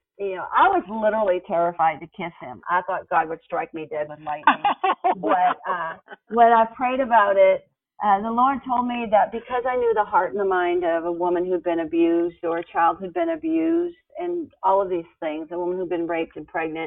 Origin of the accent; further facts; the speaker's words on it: Alabama, United States; And so I said I was from Alabama, and a chat box came up, and we began talking